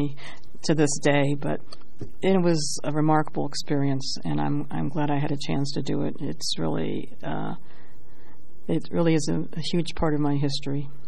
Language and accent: English; Dayton, Ohio, United States; Well, I grew up in Dayton View, as I said, and originally, after the 1913 flood, a lot of the Jewish folks settled in that area.